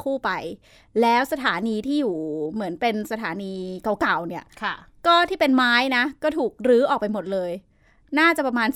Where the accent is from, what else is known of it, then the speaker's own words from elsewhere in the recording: Chachoengsao, Thailand; ดิฉันนี่แค่กรุงเทพกลับบ้านที่ฉะเชิงเทราบ้านอยู่แปดริ้วไง